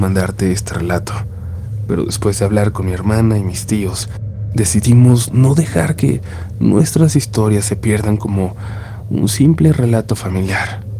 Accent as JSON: {"language": "Spanish", "region": "Mexico City", "country": "Mexico", "said": "Soy de la Ciudad de México, más específicamente de la Gustavo Madero."}